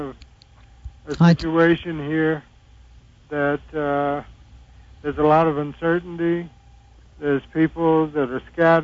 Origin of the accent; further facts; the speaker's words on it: New Orleans, Louisiana, United States; born there; The situation here is that I'm a resident of Louisiana. I was born in New Orleans at Baptist Hospital in 1949.